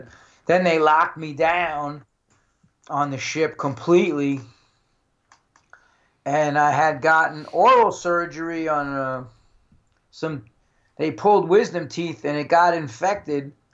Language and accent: English; New York, United States; I'm from New York. I need to get back to New York.